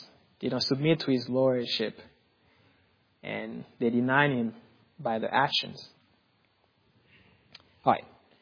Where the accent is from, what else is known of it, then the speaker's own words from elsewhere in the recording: Haiti; I mean, I grew up in Haiti.